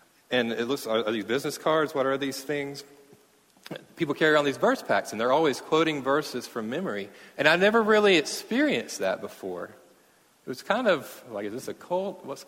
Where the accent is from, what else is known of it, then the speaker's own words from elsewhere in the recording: Mayo, Florida, United States; also born or lived in Fort Worth / Oklahoma; And I moved here this summer. I'm originally from Mayo, which is about an hour from here, and I've been living out of state for 9 years. I was in Texas in seminary for three in Fort Worth